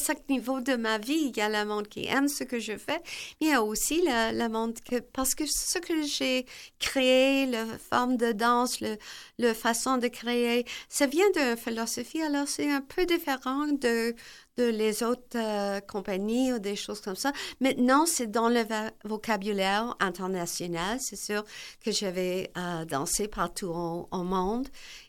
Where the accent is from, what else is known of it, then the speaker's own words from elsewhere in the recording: Quebec City, Quebec, Canada; pourquoi je suis Québécois, que je reste à Québec. Je suis née ici, c'est sûr, mais je suis Québécois.